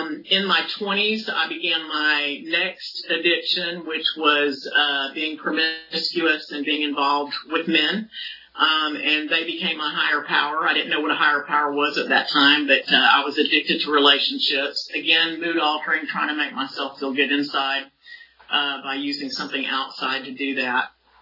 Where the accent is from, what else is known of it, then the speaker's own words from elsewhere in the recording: California, United States; born there; also born or lived in Southern US; I lived in the South for a while, but I am a Californian. I was born here in the 60s. I won't tell you what 60 year that was. But anyway, I was born in California.